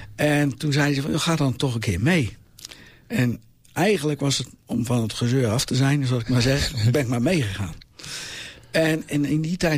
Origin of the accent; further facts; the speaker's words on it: Numansdorp, South Holland, Netherlands; Want ik kom uit de regio van Numansdorp, Rotterdam, die kant uit.